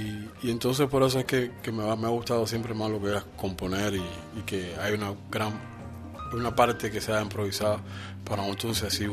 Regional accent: Cuba; busqué algo que me identificara como cubano

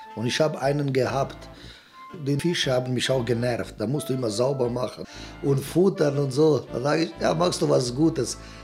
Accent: Dalmatia, Croatia; German is a second language; ich komme aus Dalmatien in Kroatien.

